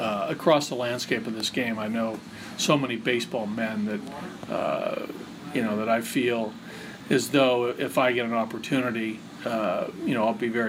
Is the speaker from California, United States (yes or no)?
yes; San Diego, California, United States; I lived there to coach my hometown team was, pretty special stuff